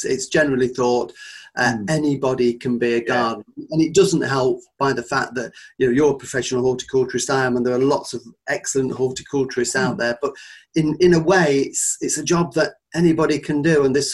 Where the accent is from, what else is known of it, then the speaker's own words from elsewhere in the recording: East Midlands, United Kingdom; she lived in just a little cottage in the next village to where I grew up in Nottinghamshire.